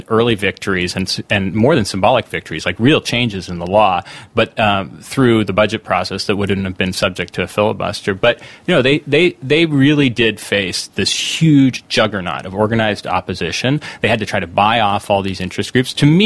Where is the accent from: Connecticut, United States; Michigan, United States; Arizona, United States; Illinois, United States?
Connecticut, United States; When Joe Lieberman, my home state senator, essentially killed off the public option